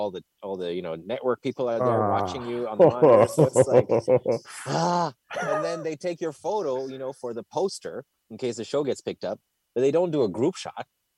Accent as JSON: {"language": "English", "country": "Ethiopia", "tie": "born or raised there", "said": "I grew up in Ethiopia. It's next to Somalia."}